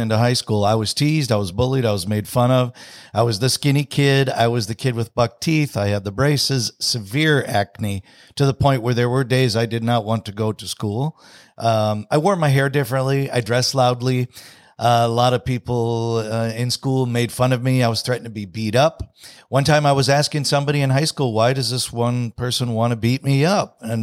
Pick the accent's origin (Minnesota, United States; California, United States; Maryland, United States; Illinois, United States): Illinois, United States; Chicago; Well, I'll take you way back really quickly to growing up in Chicago. My father's retired military